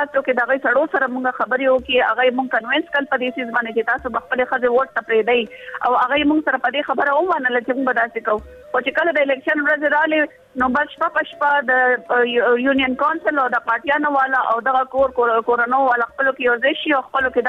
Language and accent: Pashto; Khyber Pakhtunkhwa, Pakistan; زه خپله چونکې د دیر نه یم